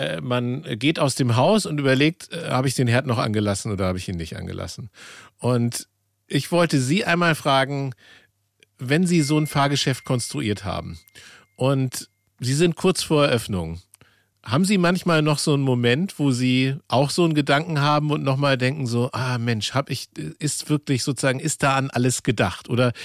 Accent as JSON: {"language": "German", "region": "Hamburg area", "country": "Germany", "tie": "born or raised there", "said": "ich bin in der Nähe von Hamburg aufgewachsen"}